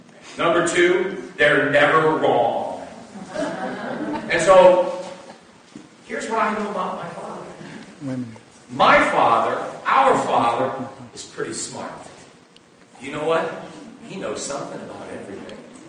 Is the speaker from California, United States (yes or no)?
yes; California, United States; We used to call it, where I grew up in California, with all the gangs, we called it clout.